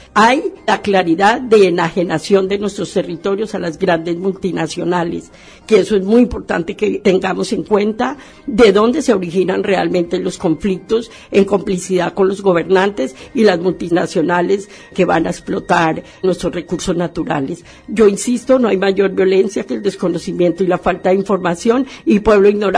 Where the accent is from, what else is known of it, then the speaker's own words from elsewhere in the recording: Colombia; lo que ha generado la guerra en los países, en este caso en mi país, Colombia.